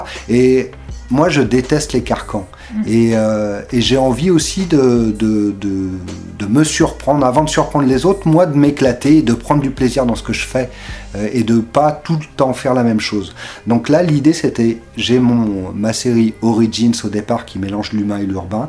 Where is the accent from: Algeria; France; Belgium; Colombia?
France; on sait, nous aussi, en tant que Français, que le nuage de Tchernobyl, il a consciencieusement contourné la France.